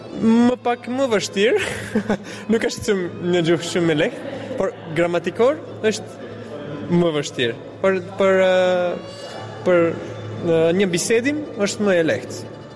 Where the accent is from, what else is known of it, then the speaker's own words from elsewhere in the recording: Bulgaria; Albanian is a second language; Jam nga Bullgari. Unë studioj gjuhë ballkanik në Universitetin e Sofisë dhe mësoj gjuhë shqip edhe romanisht.